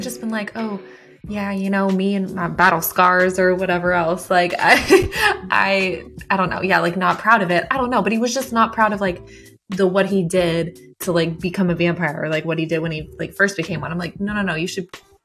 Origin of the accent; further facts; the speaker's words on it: the South, United States; Well, and I mean, probably because, like, I'm from the South, you know